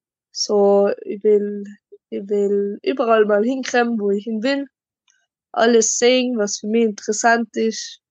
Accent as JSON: {"language": "German", "region": "Tyrol", "country": "Austria", "said": "weil das hat man ja als Tiroler nicht so oft"}